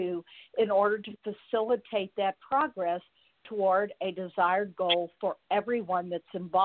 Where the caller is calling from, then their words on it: Bowling Green, Kentucky, United States; Well, right now I'm speaking from Bowling Green, Kentucky. I'm down at my daughter's home, but I normally live in Louisville, Kentucky